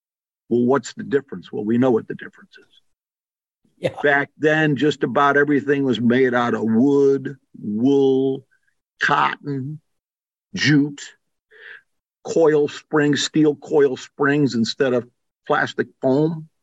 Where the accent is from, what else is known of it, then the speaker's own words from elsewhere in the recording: Wheaton, Illinois, United States; When I was a kid growing up in Wheaton, Illinois